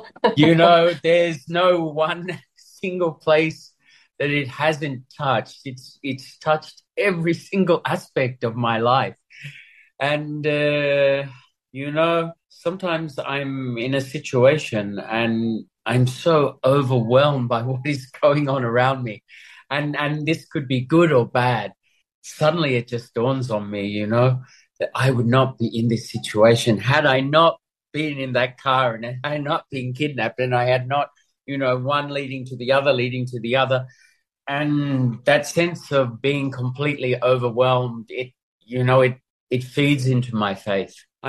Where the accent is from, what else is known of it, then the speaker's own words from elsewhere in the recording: Australia; I'm not quite sure where I call home, but I will always call Australia home. But Afghanistan is my Islamic home. It is the country that I accepted Islam